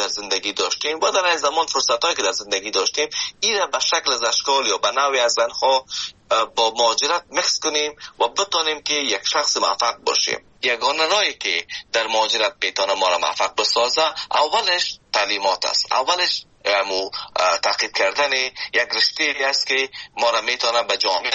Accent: Afghanistan; now in Canada

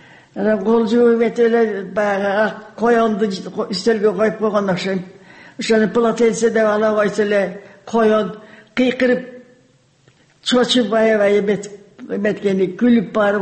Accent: Karakol, Issyk-Kul Region, Kyrgyzstan; also born or lived in China; Мен кичине кезимде шаарда туруп, Каракол шаарында туруп турабыз.

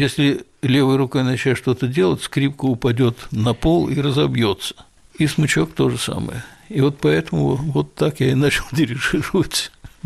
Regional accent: Moscow, Russia; Я родился в Москве, жил в Москве и учился в Москве, и работал в Москве, хотя очень много ездил. Я был истинный, так сказать, житель большого города и москвич

